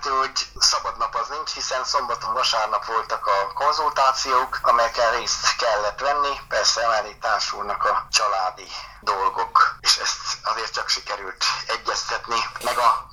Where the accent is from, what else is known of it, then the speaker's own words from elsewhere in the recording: Uzhhorod, Zakarpattia Oblast, Ukraine; moved away as an adult; now in Hungary; Ungváron születtem, szürteközségben nőttem fel, nevelkedtem. A középiskolai tanulmányaimat is ott végeztem végig magyar nyelven, általános és középiskolát egyaránt.